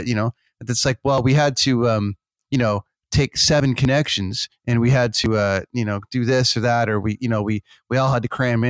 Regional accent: Canada; Well, okay. You know what? I'm Canadian. I love this country.

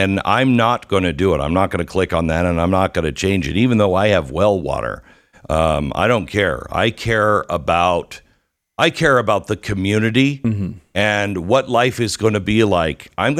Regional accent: Seattle, Washington, United States; Now, if I live in Seattle, I grew up without air conditioning.

